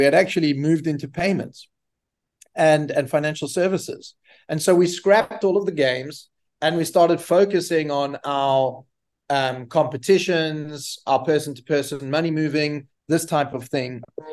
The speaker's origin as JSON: {"language": "English", "country": "South Africa", "said": "So I'm South African. I went to university in South Africa, to a university called Rau."}